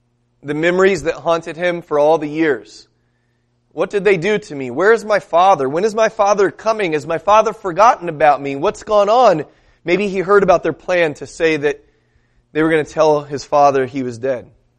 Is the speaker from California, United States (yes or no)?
yes; San Diego, California, United States; now in Minnesota, United States; You know, I live in Minnesota. I grew up in San Diego. I don't have any intentions of moving back to San Diego